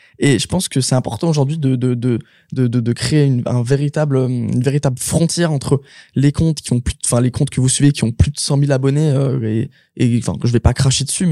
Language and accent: French; Lyon, Auvergne-Rhône-Alpes, France; je suis même de Lyon et du coup, je sais pas vraiment ce que les gens peuvent penser en vrai